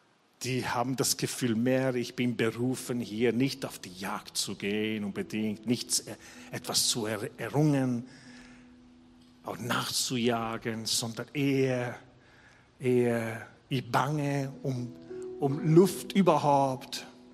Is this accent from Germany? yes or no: no; Italy; German is a second language; Überhaupt als Italiener, das ist ein Muss, jeden Sonntag.